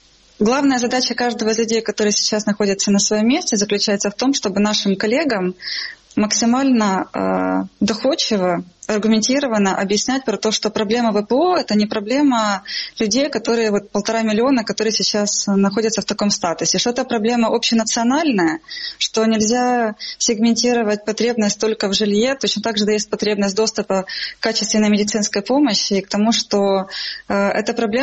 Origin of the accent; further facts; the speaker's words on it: Donetsk, Donetsk Oblast, Ukraine; now in Kyiv, Ukraine; я из Донецка, да. Я очень много лет назад переехала в Киев, но вся моя основная семья в виде родителей и моих сестер, братьев, это Луганская и Донецкая область